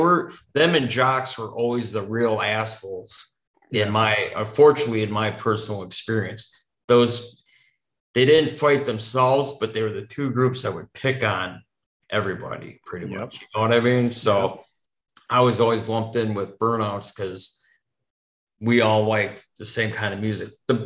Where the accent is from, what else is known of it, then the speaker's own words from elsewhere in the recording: Chicago, Illinois, United States; also born or lived in Wisconsin; most people that I know from the burbs and growing up in Chicagoland, you'd have maybe preps and jocks and burnouts, but like in Wisconsin, central Wisconsin, it was like the burnouts, preps, jocks.